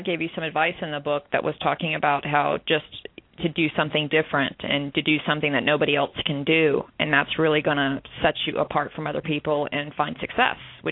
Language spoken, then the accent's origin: English; Florida, United States; Because I'm actually from Florida, so I'm pretty familiar with that clown school that you went to.